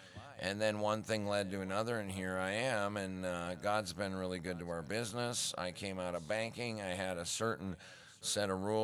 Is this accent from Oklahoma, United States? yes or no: no; Montana, United States; I grew up in Montana, and there's always a job every spring, picking rock.